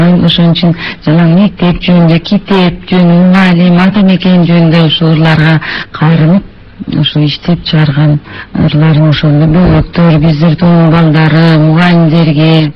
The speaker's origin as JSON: {"language": "Kyrgyz", "region": "Issyk-Kul Region", "country": "Kyrgyzstan", "tie": "born or raised there", "said": "ысык көлүн жээгинде чоңойдум."}